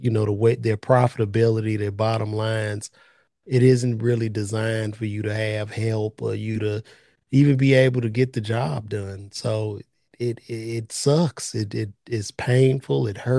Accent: Chicago, Illinois, United States; I'm from the South Side of Chicago, blue collar city. It was just about getting a job.

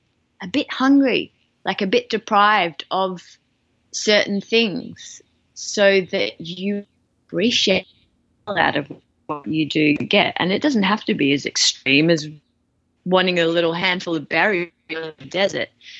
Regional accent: Australia; But as an Australian, if you live in the southern half of the country

